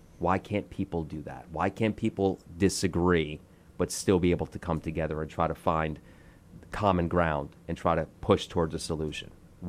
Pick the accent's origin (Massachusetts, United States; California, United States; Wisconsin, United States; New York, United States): New York, United States; You know, listen, I grew up in New York. I'm a Puerto Rican Italian kid, okay?